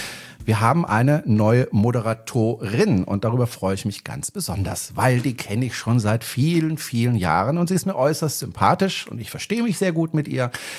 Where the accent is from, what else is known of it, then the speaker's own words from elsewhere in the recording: Freiburg, Baden-Württemberg, Germany; ich bin in den Bergen sozusagen aufgewachsen, also in Freiburg. Also ich bin jedes Wochenende mit meiner Oma im VW Käfer Cabrio in den Schwarzwald gefahren.